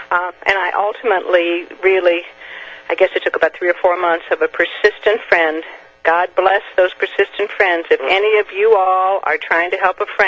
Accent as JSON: {"language": "English", "region": "Texas", "country": "United States", "tie": "born or raised there", "said": "And I grew up in Texas."}